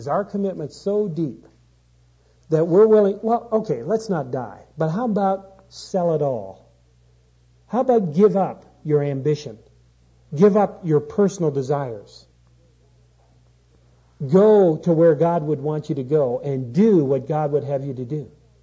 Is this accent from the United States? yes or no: no; Canada; I grew up in Canada.